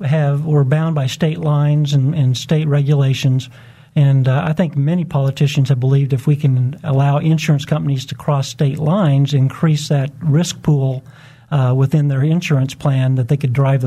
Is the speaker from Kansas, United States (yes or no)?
yes; Wichita, Kansas, United States; also born or lived in Atlanta, Georgia; my wife and I moved back to Wichita from Atlanta, Georgia. We both quit and left our jobs and came back to Wichita unemployed and began to pray that God would provide the right place for me. And so I'm coming home